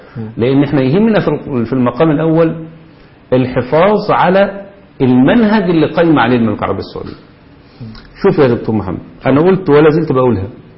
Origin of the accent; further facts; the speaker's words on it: Egypt; بل إن عندنا في مصر مثلا